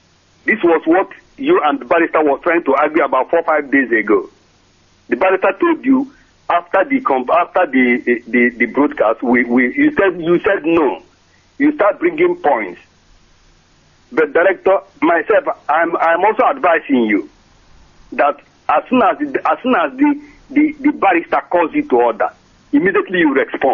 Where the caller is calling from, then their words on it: Trondheim, Trøndelag, Norway; Hello, I'm calling from Trondheim in Norway.